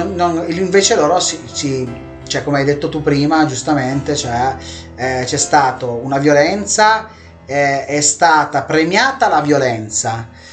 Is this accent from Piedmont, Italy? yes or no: yes; Piedmont, Italy; perché siamo piemontesi, no?